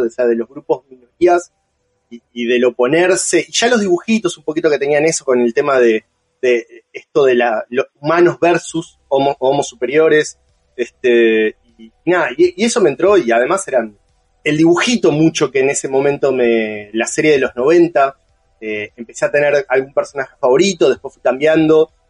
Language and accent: Spanish; Argentina; Y yo que no soy oriundo de Uruguay, sino que también soy argentino